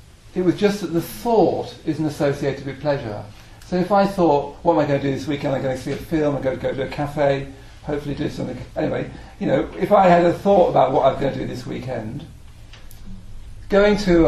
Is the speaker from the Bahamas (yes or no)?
no; Midlands, United Kingdom; And I come from the Midlands